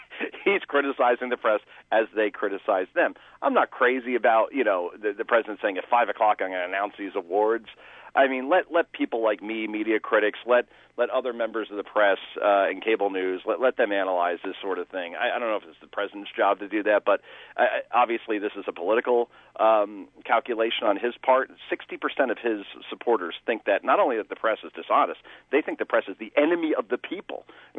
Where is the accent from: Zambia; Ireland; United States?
Ireland; Well, look, I'm Irish.